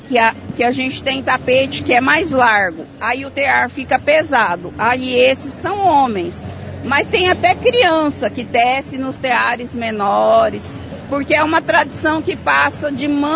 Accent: Paraná, Brazil; porque eu mesmo sou paranaense.

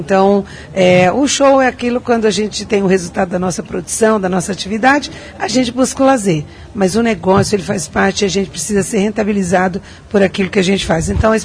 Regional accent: Ceará, Brazil; Porque eu venho de um estado da federação com muitas limitações. Eu sou cearense

